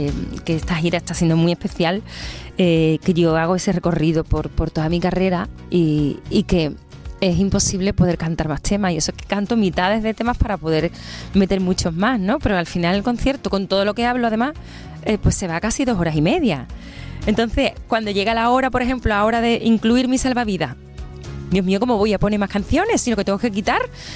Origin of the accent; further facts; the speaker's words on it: Matalascaña, Andalusia, Spain; este año por fin estoy en lo que considero pues mi tierra, ¿no? Porque yo he sido y soy siempre de Matalascaña.